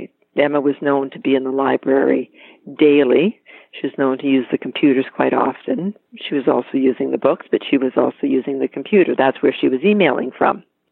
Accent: Ontario, Canada; I guess he knew I was from Ontario.

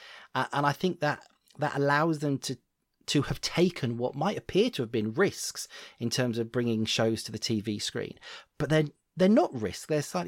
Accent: United Kingdom; the self-deprecating humour that we enjoy so much as a British people.

